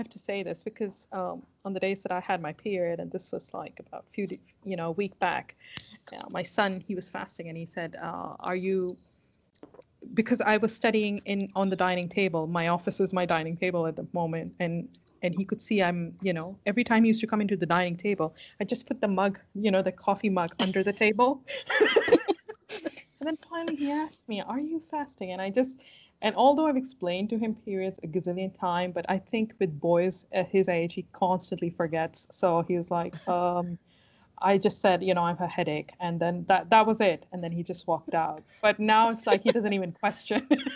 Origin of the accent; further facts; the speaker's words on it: Pakistan; I've experienced this growing up in Pakistan.